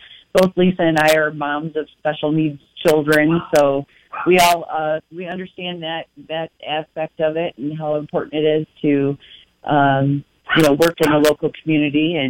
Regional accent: White Lake, Michigan, United States; Growing up in White Lake, Michigan here, my dad's an immigrant from Italy, and when I was a little girl, everything had to be purchased American-made

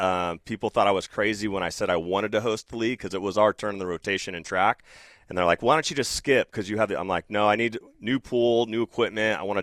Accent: Glendora, California, United States; I grew up in Glendora where it's the heat's kind of like Fresno and Clovis

